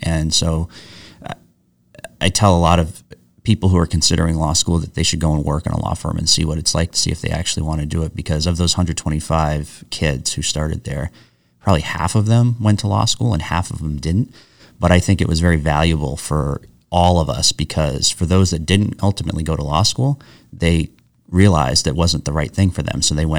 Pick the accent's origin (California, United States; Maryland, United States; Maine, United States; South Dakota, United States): Maine, United States; Sabattus; So I grew up in Sebattis, Maine, which is next to Lewiston. At the time when I lived there, there's about 3,500 people. We had a blinking light, no stoplight.